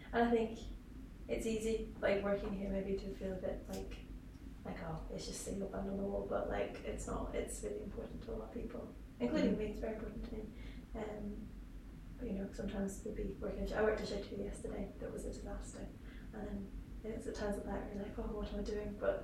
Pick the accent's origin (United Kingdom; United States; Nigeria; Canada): United Kingdom; Scotland; I'm from Scotland, can't tell.